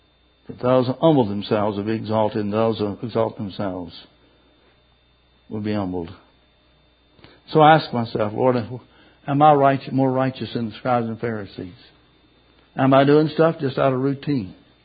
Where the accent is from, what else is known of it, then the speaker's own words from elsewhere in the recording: Kentucky, United States; I grew up in Kentucky 100 years ago, I know.